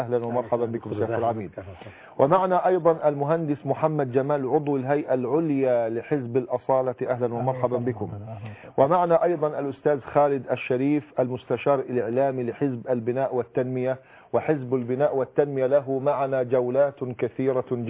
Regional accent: Egypt

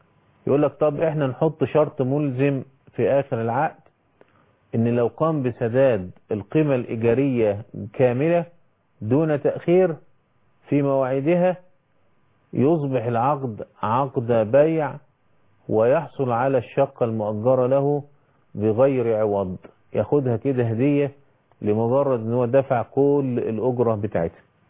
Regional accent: Egypt; وكان بيحدث عندنا في مصر في الغسالات أيام الثلاجات

